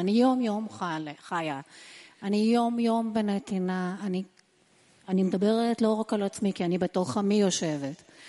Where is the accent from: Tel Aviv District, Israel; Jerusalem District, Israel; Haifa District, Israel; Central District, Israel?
Tel Aviv District, Israel; Tel Aviv; אני מתל אביב